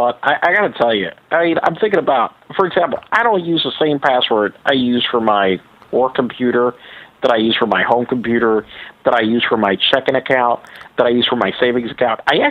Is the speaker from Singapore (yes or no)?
no; Puerto Rico; from Puerto Rico, but I guarantee you have no clue what the name of the city where I was born is.